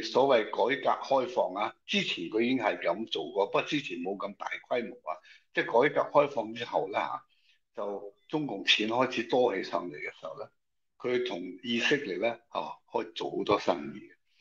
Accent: Guangdong, China; 我哋广东人话发钱汗吓

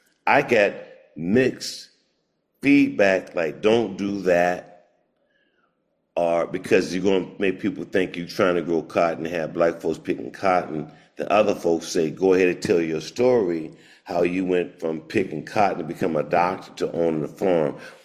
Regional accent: Oklahoma, United States; so I'm from Oklahoma. Mm-hmm. And I made my first quarter picking cotton.

